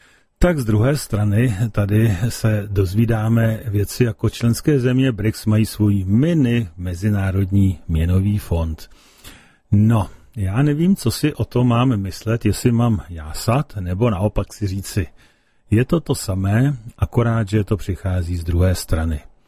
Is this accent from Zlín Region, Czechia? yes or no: no; Plzeň, Plzeň Region, Czechia; Opravdu to je kapela, na který jsem jako Plzeňák hrdý, neboť oni jsou takéž z Plzně.